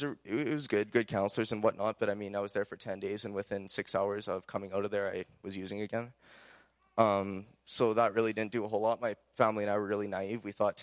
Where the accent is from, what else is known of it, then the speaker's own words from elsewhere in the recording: Edmonton, Alberta, Canada; I'm 19 years old, and I'm from Edmonton, Alberta.